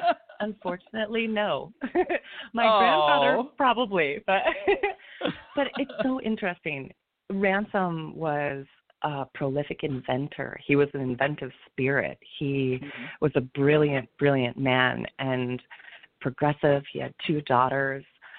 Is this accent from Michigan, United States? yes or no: yes; East Lansing, Michigan, United States; I was born and raised in East Lansing, Michigan, another very cold place in the winter. My family had deep ties to the community.